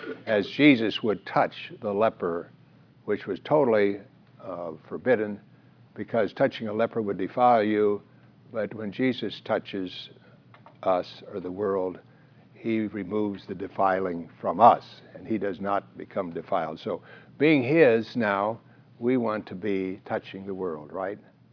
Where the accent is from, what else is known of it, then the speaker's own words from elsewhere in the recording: United States; but I'm an American, not necessarily living in a foreign land